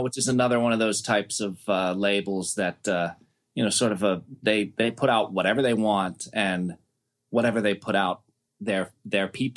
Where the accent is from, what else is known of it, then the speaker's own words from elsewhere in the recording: Pittsburgh, Pennsylvania, United States; You know, we growing up in Pittsburgh, we didn't quite get as many of the shows there